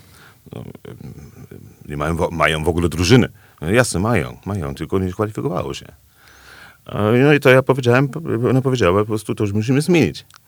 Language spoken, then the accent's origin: Polish; Germany; Polish is a second language; jestem Niemcem, nie? Boateng urodził się 5 kilometrów od mojego mieszkania.